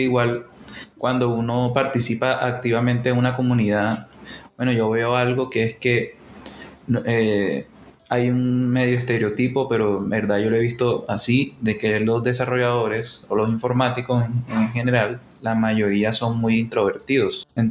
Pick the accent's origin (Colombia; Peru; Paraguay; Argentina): Colombia; Barranquilla, Atlántico; moved away as an adult; also born or lived in Chile; yo viví mucho tiempo en Chile. Yo soy colombiano, pero migré a Chile en el 2012 y viví 10 años allá. Entonces, viví el tema de la comunidad de desarrollo, lo viví más allá, porque en Colombia, bueno, yo soy de Barranquilla